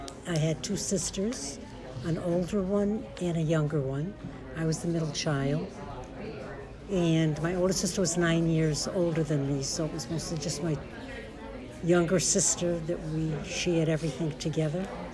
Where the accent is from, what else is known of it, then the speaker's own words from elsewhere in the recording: Providence, Rhode Island, United States; born there; I was born in Providence, Rhode Island.